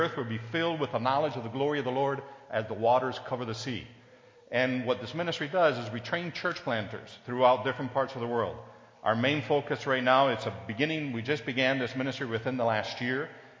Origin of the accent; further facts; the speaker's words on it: Argentina; English is a second language; I was born and raised in Argentina. That's a long ways away from here.